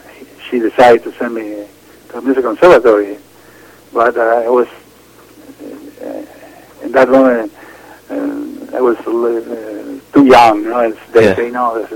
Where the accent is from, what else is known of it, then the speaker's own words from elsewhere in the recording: Buenos Aires, Argentina; English is a second language; Buenos Aires is a tango city, we can say. No?